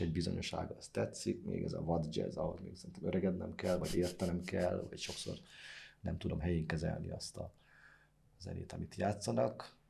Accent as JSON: {"language": "Hungarian", "town": "Tarcal", "region": "Borsod-Abaúj-Zemplén", "country": "Hungary", "tie": "born or raised there", "said": "egy barátom ott a szülőfalumban, Tarcalon, aki ott a faludiszkót tartotta."}